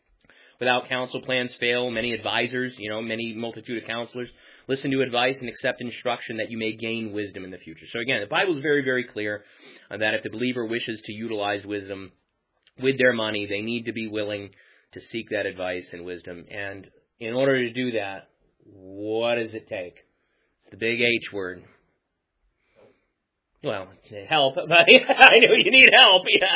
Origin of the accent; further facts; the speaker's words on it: United States; amen to that in an American perspective, because as an American, yeah, I sympathize with that.